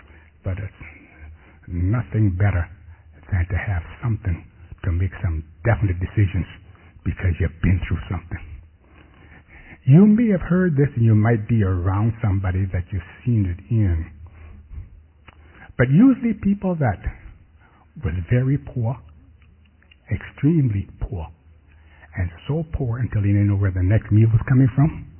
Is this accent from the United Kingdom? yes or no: no; United States; born there; That didn't make sense to me because I was born in America and we have fish, fish, fish.